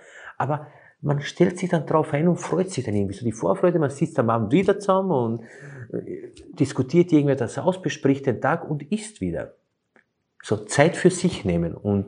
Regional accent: Slovenia; moved away; ich komme ja ursprünglich aus Slowenien

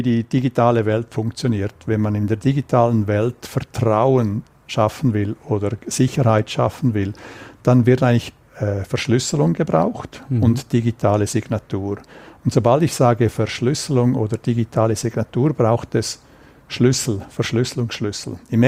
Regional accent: Chur, Graubünden, Switzerland; also born or lived in United States; Ich bin ein Schweizer Bündner, in Chur aufgewachsen, wo man Skifahrt den ganzen Tag, in Zürich studiert, war dann 17 Jahre in den USA im Silicon Valley

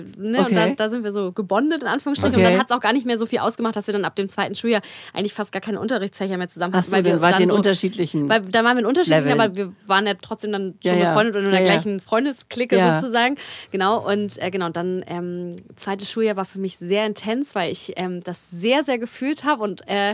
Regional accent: Hamburg, Germany; Ich komme aus Hamburg.

